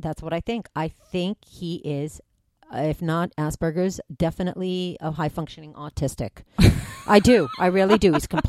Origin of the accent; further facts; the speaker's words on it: Massachusetts, United States; I am a Democrat. I am from Massachusetts. I was born and raised as a Democrat.